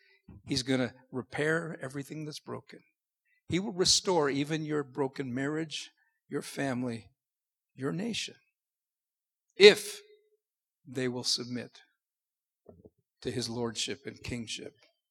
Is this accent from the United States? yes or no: no; Canada; But I think I'll stick to being a Canadian.